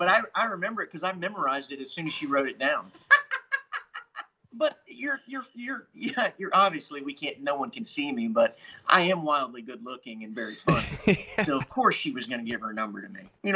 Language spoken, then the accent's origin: English; Columbus, Ohio, United States; I grew up in Columbus, Ohio, so I'm a Midwesterner, but my folks were from West Virginia and Kentucky, so I was raised on country music.